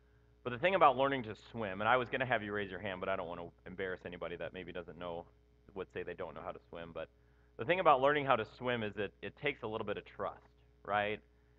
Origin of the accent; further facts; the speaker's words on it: Minnesota, United States; growing up in Minnesota, it almost seemed like it was a requirement to learn how to swim, right? Because there was a lake about every time you turned around